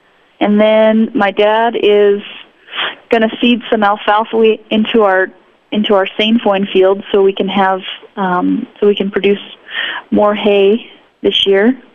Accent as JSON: {"language": "English", "region": "Wyoming", "country": "United States", "lives_now": "New Mexico, United States", "said": "Well, I'm in New Mexico and I'm learning all kinds of things down in New Mexico. You know, I'm from Wyoming, but I came down here to learn about things from Mark Schutz, actually."}